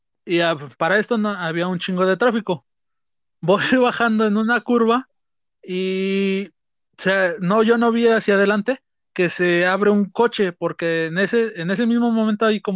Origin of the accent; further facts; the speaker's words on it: Tenancingo, Mexico; Yo, en mi pueblo, entre mis amigos, soy conocido como el chico que atropella coches en su bicicleta.